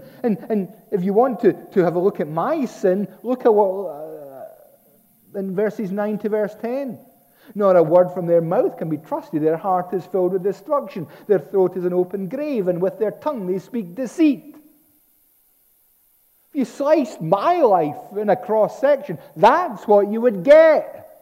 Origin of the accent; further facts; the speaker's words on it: Scotland, United Kingdom; But I'm Scottish and I live in Scotland.